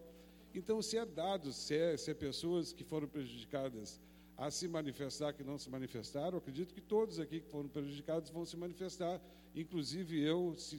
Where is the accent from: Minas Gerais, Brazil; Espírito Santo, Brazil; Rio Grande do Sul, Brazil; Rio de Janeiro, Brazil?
Rio Grande do Sul, Brazil; Bujuru; born there; eu sou servidor público e proprietário de terras lá no Estreito e sou nascido aqui em Bujuru.